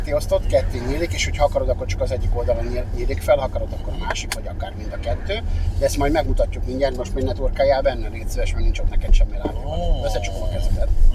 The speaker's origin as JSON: {"language": "Hungarian", "region": "Budapest", "country": "Hungary", "tie": "born or raised there", "said": "ugye én Békásmegyeren nőttem fel"}